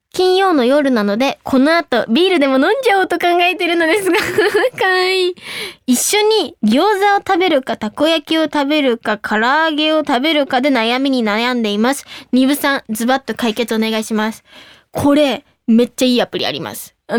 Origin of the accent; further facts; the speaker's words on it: Kanto, Japan; でも私関東なんですけど、レバニラでした